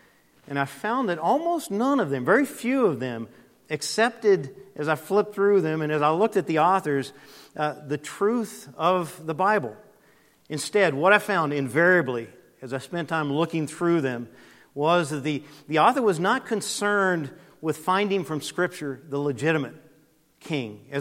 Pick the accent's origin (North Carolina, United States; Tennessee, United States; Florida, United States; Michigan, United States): North Carolina, United States; Brevard; this past week, our family was back in Brevard, my hometown.